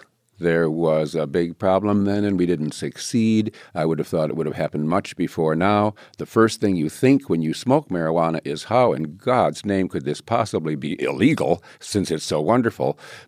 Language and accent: English; United States; because I'm an American and I believe in freedom